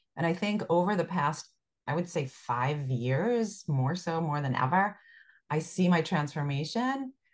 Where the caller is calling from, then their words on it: New York, United States; From New York, Westchester County, New York.